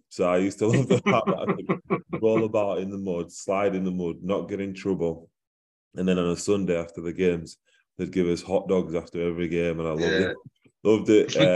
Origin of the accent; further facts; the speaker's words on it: Dewsbury, Yorkshire and the Humber, United Kingdom; also born or lived in Huddersfield; I was born in Huddersfield, and I lived in Dalton with my mum and my dad, my older sister and younger brother. And then when they divorced when I was about 5 years old, we moved to Thornhill in Dewsbury. Lived there for a couple of years.